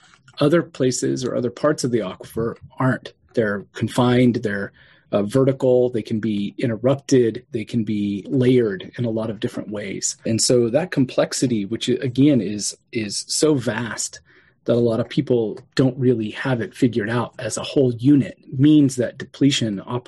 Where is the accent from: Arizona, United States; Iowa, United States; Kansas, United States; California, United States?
Kansas, United States; moved away as an adult; I'm originally from Western Kansas, but I left in my 20s after I finished my undergraduate degree.